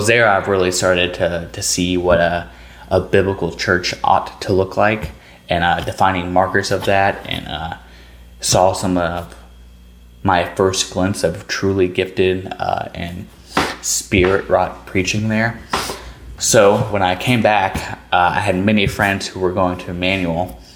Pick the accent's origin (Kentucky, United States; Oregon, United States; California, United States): Kentucky, United States; I'm from Kentucky, not Alabama.